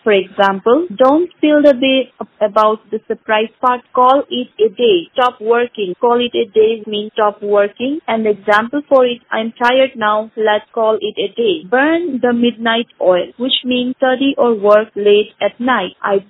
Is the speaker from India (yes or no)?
yes; Rajasthan, India; I'm a teacher from Rajasthan.